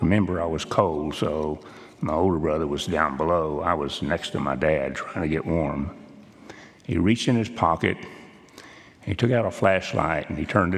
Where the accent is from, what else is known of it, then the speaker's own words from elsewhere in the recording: Pecos, Texas, United States; I'm a first-generation Christian. I was raised worshiping in the First Christian Church there in Pecos, Texas.